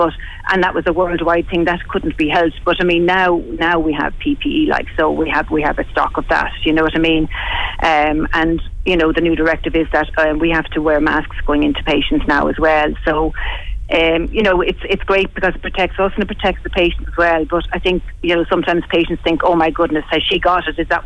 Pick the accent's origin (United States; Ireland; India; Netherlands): Ireland; Cork, Munster; now in Dublin, Ireland; Okay, well, I'm originally from Cork, but I'm living over half my life here in Dublin now.